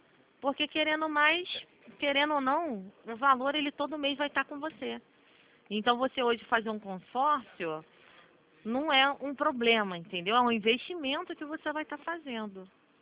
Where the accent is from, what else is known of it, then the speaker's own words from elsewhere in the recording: Santa Cruz, Rio de Janeiro, Brazil; Sou de Santa Cruz, pertinho de você.